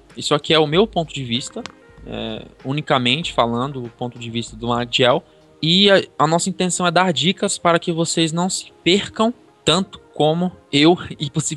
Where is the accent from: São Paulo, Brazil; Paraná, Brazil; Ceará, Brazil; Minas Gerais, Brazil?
Ceará, Brazil; Juazeiro do Norte; now in Pernambuco, Brazil; Moro no Pernambuco, mas sou natural de Juazeiro do Norte, Ceará.